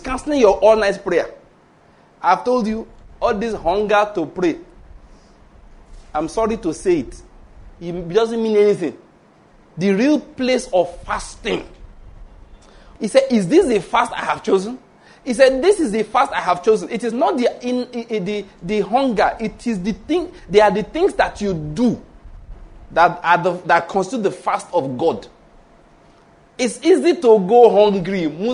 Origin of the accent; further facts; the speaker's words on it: Western Nigeria, Nigeria; now in Enugu, Nigeria; Naturally speaking, I'm from Western Nigeria. You know that.